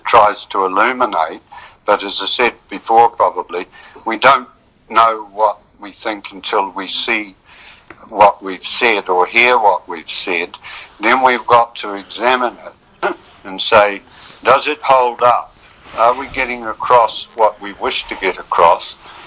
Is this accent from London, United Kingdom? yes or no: yes; London, United Kingdom; But, you know, as a Londoner, Juan, and as Londoners as well as New Zealanders and Colombians